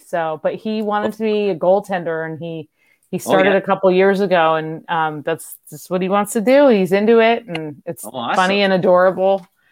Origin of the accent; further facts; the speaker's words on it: California, United States; And I grew up in California.